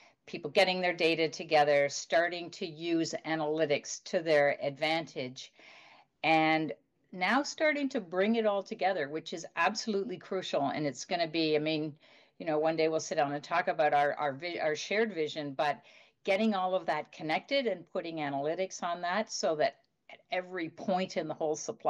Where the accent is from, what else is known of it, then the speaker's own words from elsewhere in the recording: Montreal, Quebec, Canada; now in Fredericton, Canada; I grew up in Montreal.